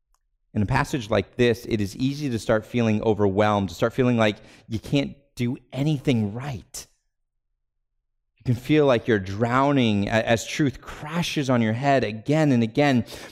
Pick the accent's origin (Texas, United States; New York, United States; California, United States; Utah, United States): California, United States; Now, I'm from California, and like all good Californians, I spent a good amount of my teenage and young adult years at the beach.